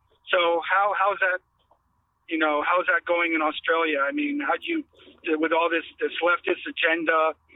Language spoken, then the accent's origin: English; New York, United States; I'm from New York original